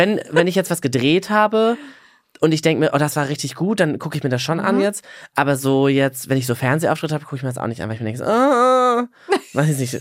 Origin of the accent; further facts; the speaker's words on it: Herne, North Rhine-Westphalia, Germany; Also ich bin in Herne aufgewachsen